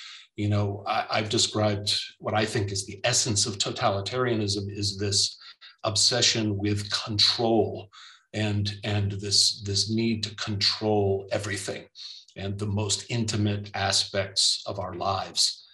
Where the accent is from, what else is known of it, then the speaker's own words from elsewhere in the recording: Florida, United States; born there; I was born in Florida, ran away to San Francisco for a while.